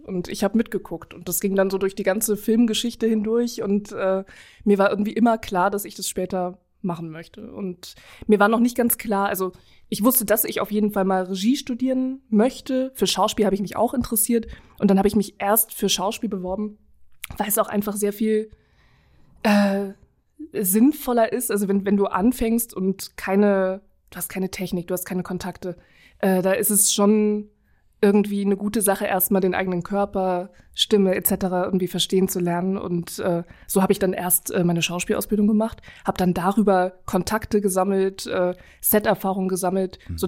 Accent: Saarland, Germany; Ja, also ich bin in Saarbrücken geboren, aber auf dem Kaff nördlich davon aufgewachsen.

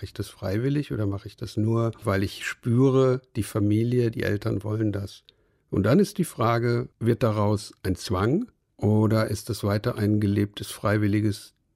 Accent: North Rhine-Westphalia, Germany; Da, wo ich herkomme, Sauerland, Rheinland und so, Westfalen, da gibt es ja unglaublich starke Traditionen, christliche, kirchliche Traditionen.

